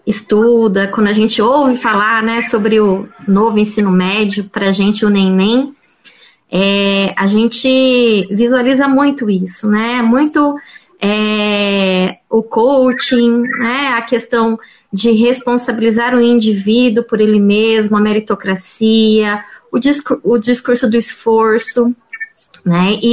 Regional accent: Maringá, Paraná, Brazil; eu sou daqui da região de Maringá

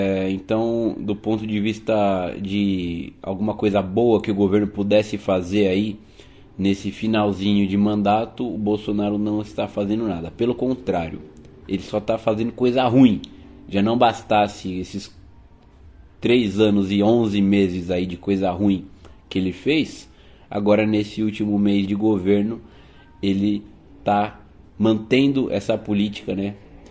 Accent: São Paulo, Brazil; Eu sou de São Paulo, né?

